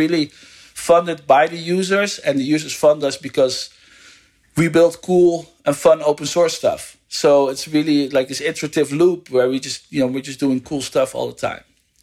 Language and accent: English; Netherlands; English is a second language; moved away as an adult; now in United States; I'm from the Netherlands and I live in the US